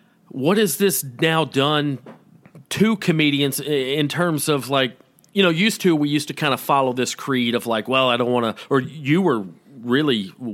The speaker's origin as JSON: {"language": "English", "region": "Georgia", "country": "United States", "said": "I'm from Georgia. Of course I've been"}